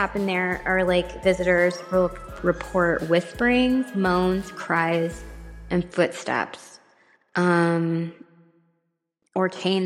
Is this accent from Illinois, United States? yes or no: no; California, United States; So fun. Okay, so since I'm from the Bay Area, this is something I would do often.